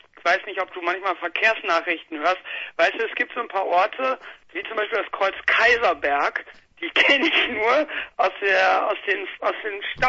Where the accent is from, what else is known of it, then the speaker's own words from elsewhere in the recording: Bochum, North Rhine-Westphalia, Germany; Wir kommen aus Bochum und jetzt sind wir diffundiert.